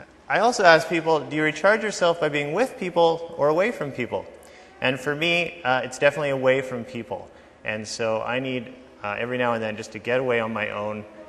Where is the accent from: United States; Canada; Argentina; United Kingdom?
Canada; Gimli, Manitoba; I grew up in Gimli, Manitoba.